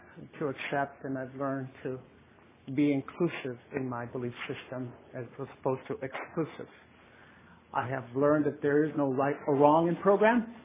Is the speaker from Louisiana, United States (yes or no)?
no; Santa Barbara, California, United States; And I come from Santa Barbara, and you guys have been nothing but wonderful to me here.